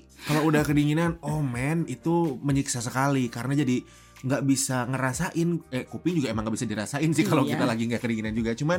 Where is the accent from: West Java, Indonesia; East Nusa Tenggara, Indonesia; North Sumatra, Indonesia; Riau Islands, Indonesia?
West Java, Indonesia; Bojongsoang; Malah kayak logat mana nih, Bojongsoang, kampung halaman saya.